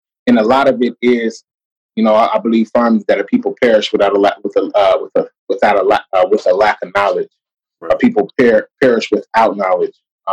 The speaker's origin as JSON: {"language": "English", "town": "Sacramento", "region": "California", "country": "United States", "tie": "born or raised there", "said": "and then to be honest, like in growing up in South SAC, bro, like and growing up and at the time period that I grew up"}